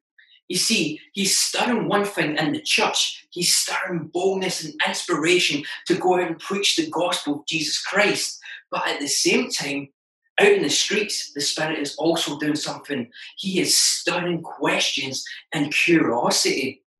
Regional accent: Scotland, United Kingdom; accent: Scottish; Some of you sitting there today are thinking, is this guy speaking English? Yes, I am. It's just my strong Scottish accent.

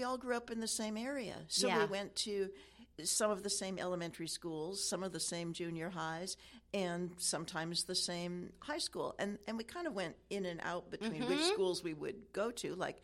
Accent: Federal Way, Washington, United States; Well, I grew up in Federal Way, which isn't that far away.

